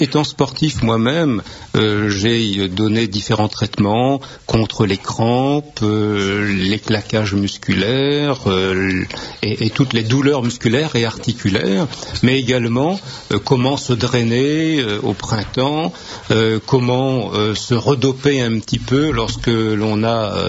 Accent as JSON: {"language": "French", "region": "Corsica", "country": "France", "said": "Je suis corse, en effet."}